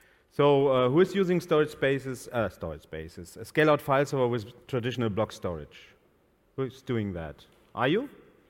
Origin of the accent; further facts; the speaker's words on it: Germany; English is a second language; I'm from Germany. I think you will hear that in the session.